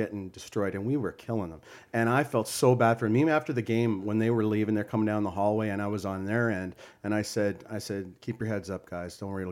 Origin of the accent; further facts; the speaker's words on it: Calgary, Alberta, Canada; also born or lived in Windsor; No, I was born in Windsor, Ontario, but I remember I was like 2 years old when we moved out to Calgary in the 70s.